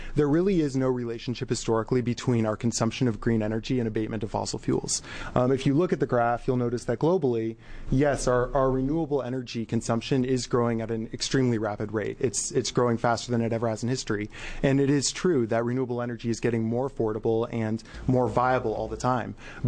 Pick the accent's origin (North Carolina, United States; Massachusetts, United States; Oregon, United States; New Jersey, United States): Oregon, United States; Ashland; I'm from Southern Oregon. I'm from Ashland.